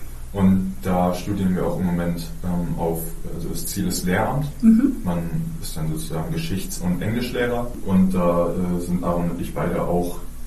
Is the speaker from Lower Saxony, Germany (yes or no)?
yes; Oldenburg, Lower Saxony, Germany; ich komme gebürtig aus Oldenburg und wohne auch seitdem mit meinen Eltern hier im Stadtteil Kruzenbusch. Und ich bin auch hier zur Schule gegangen